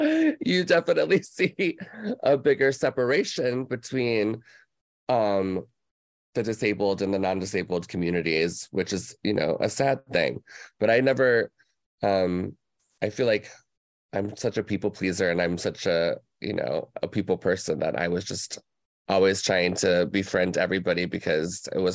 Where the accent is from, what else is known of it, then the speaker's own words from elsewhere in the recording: Orlando, Florida, United States; born there; Well, you know, I was born in Orlando, Florida, and my father at the time worked for Lockheed Martin. So we moved around quite a lot.